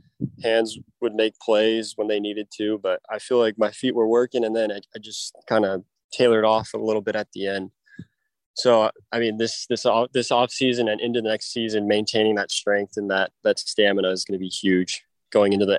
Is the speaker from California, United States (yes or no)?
yes; San Diego, California, United States; I grew up in California, San Diego, so kind of that beach guy.